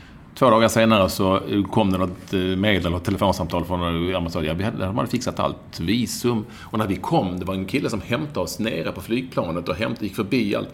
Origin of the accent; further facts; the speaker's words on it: Malmö, Skåne, Sweden; Jag minns ju min uppväxt i Malmö